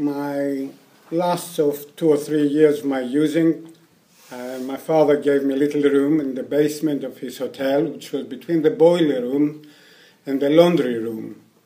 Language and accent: English; Athens, Attica, Greece; And this year in September, the European Convention is happening in my hometown, Athens. And it's about 2 or 3 miles from where most of my using happened.